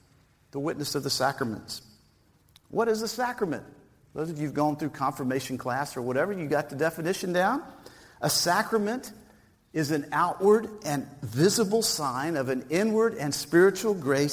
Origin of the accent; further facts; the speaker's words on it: Atlanta, Georgia, United States; I'm from Atlanta, Georgia. And was born and raised there. Todd, I was born in Piedmont Hospital. So I'm one of the original folks there.